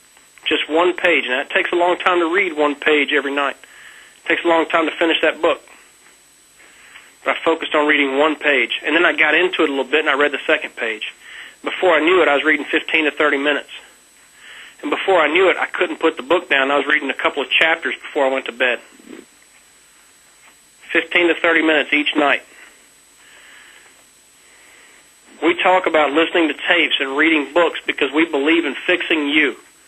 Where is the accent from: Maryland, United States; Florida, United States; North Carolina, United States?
North Carolina, United States; Hey, I grew up in North Carolina. I can completely understand not being a good reader. It's part of our state motto.